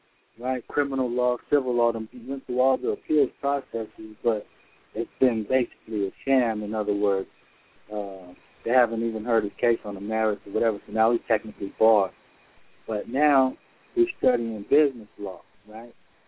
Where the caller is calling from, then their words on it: California, United States; I'm calling from California.